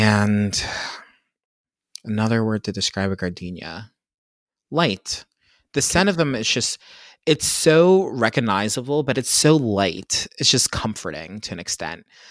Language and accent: English; Pennsylvania, United States; I grew up in Pennsylvania.